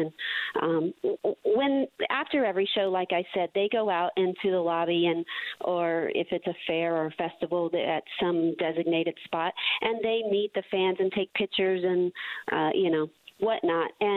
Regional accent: Tennessee, United States; even me growing up in Tennessee, you're not exposed to it like you are

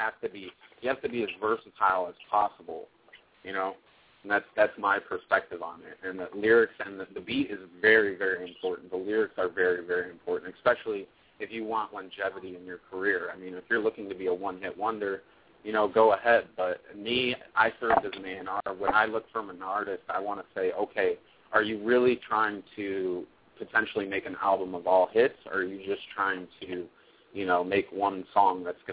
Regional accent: Cleveland, Ohio, United States; I'm from Cleveland, Ohio.

